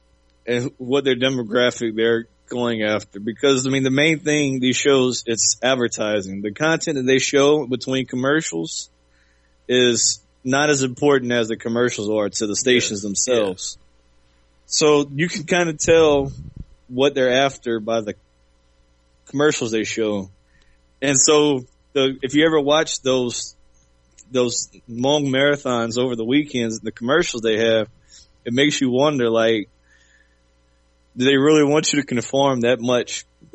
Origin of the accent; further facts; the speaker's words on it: United States; And when I say we, not just us, we as American people, like, we assume this already.